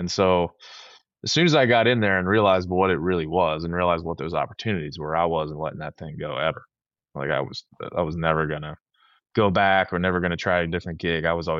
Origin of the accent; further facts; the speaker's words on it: East Coast, United States; I'm kind of, I'm from the East Coast, so I don't really, agree with much.